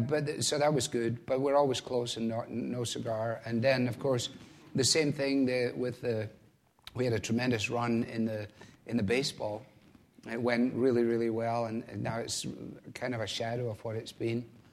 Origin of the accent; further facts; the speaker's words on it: Scotland, United Kingdom; As a boy growing up in Scotland